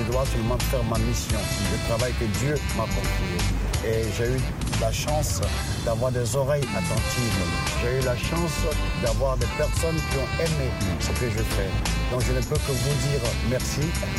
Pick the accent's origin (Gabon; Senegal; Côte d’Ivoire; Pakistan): Côte d’Ivoire; en tant qu'Ivoirien et en tant que chanteur